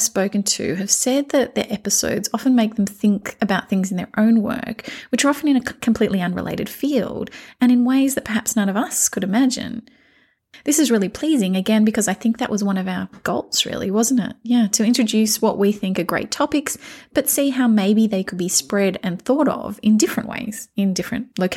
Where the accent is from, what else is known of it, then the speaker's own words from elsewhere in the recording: Australia; So sometimes it's because I'm Australian.